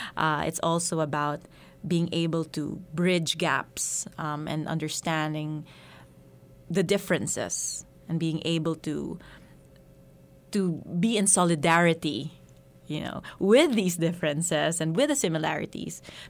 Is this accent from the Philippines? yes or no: yes; Philippines; English is a second language; now in United States; my show is a comedy, and it's quite a parody of how it's like being a foreigner in the United States.